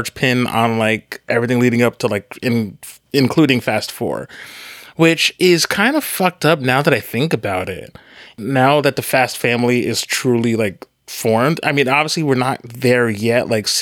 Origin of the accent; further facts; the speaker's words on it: Alaska, United States; You know I'm from Alaska.